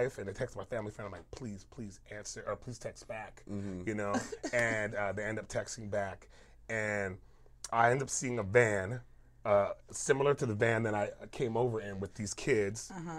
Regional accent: Las Vegas, Nevada, United States; talk about how I'm from Vegas

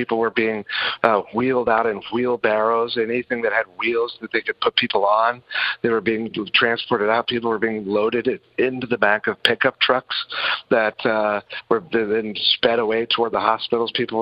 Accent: Tyler, Texas, United States; I'm from Tyler, Texas, yeah, Rose Tyler, Capital.

